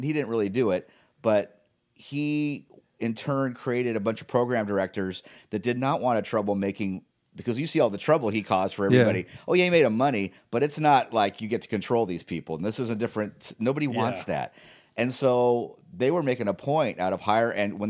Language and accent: English; Los Angeles, California, United States; I was from Los Angeles. They were like, we can't believe you moved here to this little town.